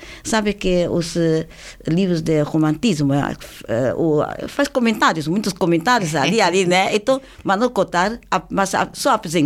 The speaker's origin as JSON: {"language": "Portuguese", "country": "China", "moved": "yes", "lives_now": "Portugal", "said": "mas a China também é a minha terra, né?"}